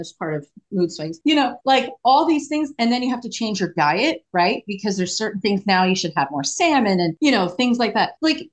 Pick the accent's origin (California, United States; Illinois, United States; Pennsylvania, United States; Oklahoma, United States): Pennsylvania, United States; including my home state, Pennsylvania